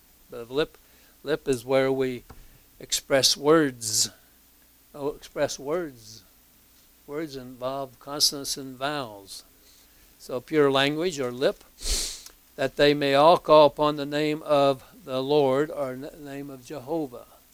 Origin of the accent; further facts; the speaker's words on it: Indiana, United States; I'm from Indiana, so it's going to be Hoosier language.